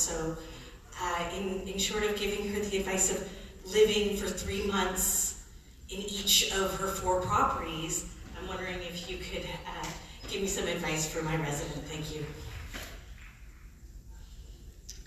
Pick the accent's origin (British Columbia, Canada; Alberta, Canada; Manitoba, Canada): British Columbia, Canada; Tahsis; I'm from the Village of Tassis. My community has zero functional hotels, so STR is the only thing that we have.